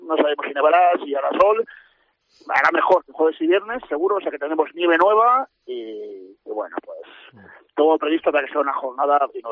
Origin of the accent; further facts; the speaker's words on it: Cantabria, Spain; Y que nosotros tengamos ese privilegio, como cántabros